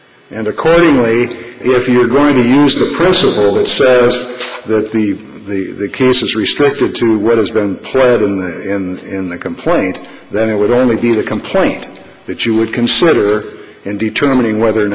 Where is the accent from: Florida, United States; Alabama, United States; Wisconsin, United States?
Wisconsin, United States; Eau Claire; from Eau Claire